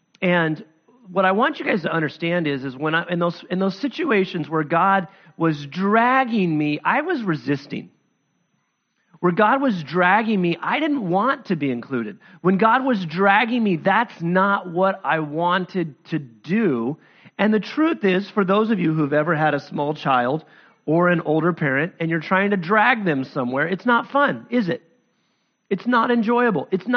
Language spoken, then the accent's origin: English; Sacramento, California, United States; in my city where I grew up in Sacramento